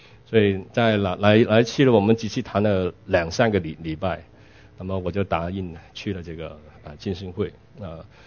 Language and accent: Chinese; Guangdong, China; 但是你听我讲，你知道我是广东人，一听就知道了。